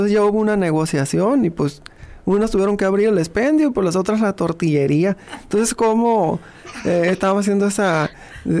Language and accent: Spanish; Guasave, Sinaloa, Mexico; en un pueblo por allá de donde yo soy, de Guasave